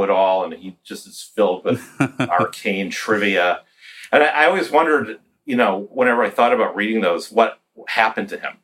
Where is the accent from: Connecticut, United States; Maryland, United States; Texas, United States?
Connecticut, United States; to public school in a very rural area of Connecticut that's more like going to school. It's more like growing up in New Hampshire or Maine than what people think of as Connecticut